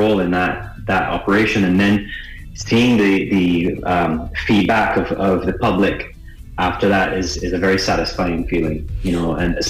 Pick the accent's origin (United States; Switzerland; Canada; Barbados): Barbados; So I'm Bajan. I'm actually half Trini, but mm-hmm. I was born in Barbados.